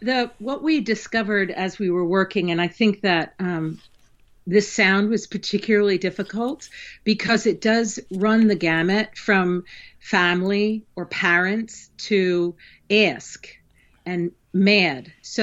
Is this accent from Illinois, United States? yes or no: no; Doylestown, Pennsylvania, United States; But I didn't really have a strong regional accent. I'm from Bucks County, Doylestown.